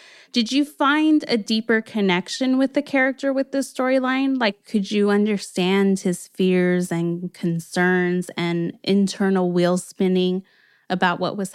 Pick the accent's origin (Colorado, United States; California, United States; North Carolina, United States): California, United States; Los Angeles; I am from L.A., born and raised.